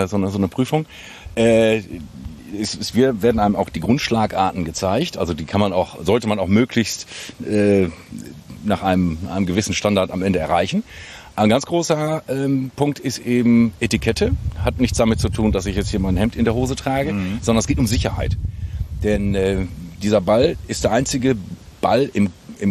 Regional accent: Bielefeld, North Rhine-Westphalia, Germany; born there; now in Langeoog, Germany; Also ich bin in Bielefeld geboren, also im Vorort von Bielefeld, also es ist schon Bielefeld, ja?

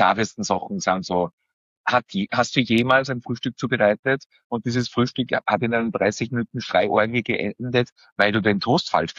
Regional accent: Salzburg, Austria; born there; ich bin 44 Jahre alt, gebürtiger Salzburger. Ich erzähle immer ganz gern von mir am Anfang, dass ich wahrscheinlich einer der wenigen Erwachsenen in Österreich bin, die in einem Pflegeheim, nämlich in einem Seniorenpflegeheim groß geworden sind.

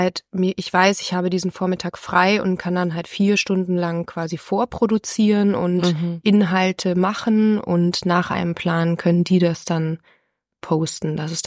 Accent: Bavaria, Germany; now in Hildesheim, Germany; lebe in Hildesheim, bin gebürtige Bayerin, komme aus der Nähe von Rosenheim

